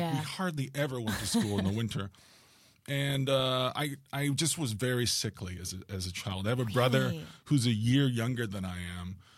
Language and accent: English; New York, United States; You know, I'm from New York.